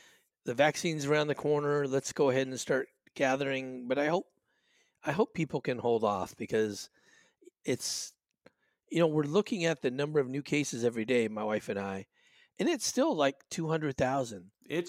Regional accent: Hawaii, United States; When I was a kid growing up in Hawaii, man, New Year's Eve was a huge deal.

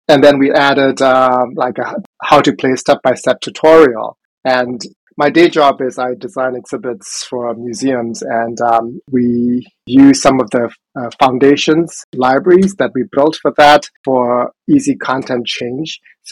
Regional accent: Myanmar; English is a second language; I grew up in Burma, and we don't really have a lot of access to games.

